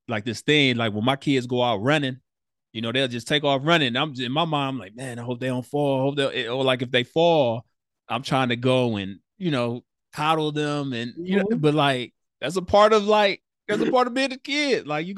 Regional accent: Detroit, Michigan, United States; Like, I grew up in Detroit, Michigan, you know, west side of Detroit.

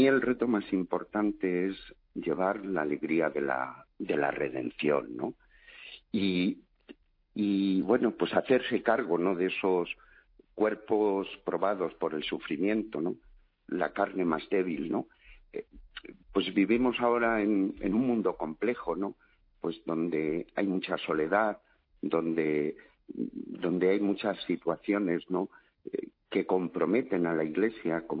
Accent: Aranjuez, Community of Madrid, Spain; moved away as an adult; yo salí de Aranjuez hace 30 años de la parroquia del Espíritu Santo para ir al seminario de Madrid

